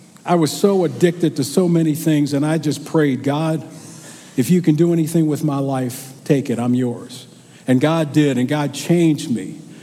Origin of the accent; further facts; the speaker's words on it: Philadelphia, Pennsylvania, United States; I grew up in Philadelphia. My mother put us into Catholic school so we could get a good education, but we also got a good dose of religion.